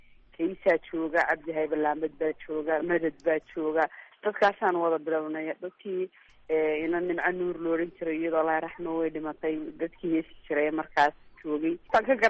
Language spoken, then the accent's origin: Somali; Hargeisa, Woqooyi Galbeed, Somalia; born there; waxaan ku dhashay magaalada Hargeysa